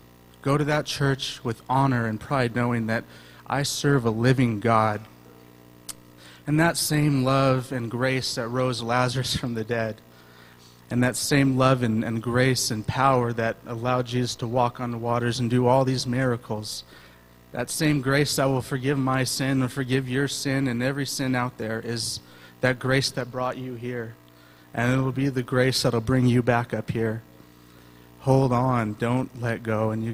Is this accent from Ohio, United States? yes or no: no; California, United States; And I'm from California too, and it was a long way away from anyone I ever knew or cared about.